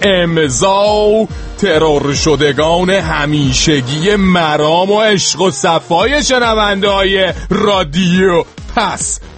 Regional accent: Iran; ما ایرانیم

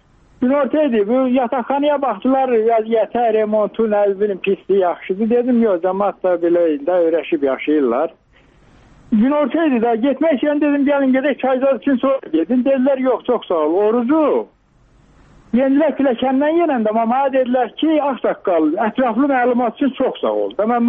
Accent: Azerbaijan; Ağdamlı da döyüləm, Laçınlıyəm.

